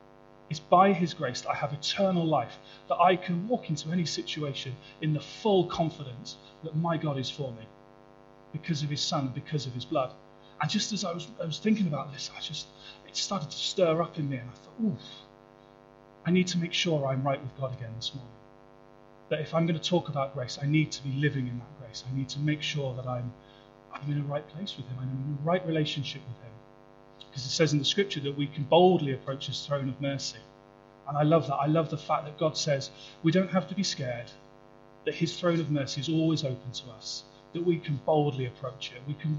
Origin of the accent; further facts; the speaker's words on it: England, United Kingdom; now in Cardiff, United Kingdom; So I'm informed as an Englishman.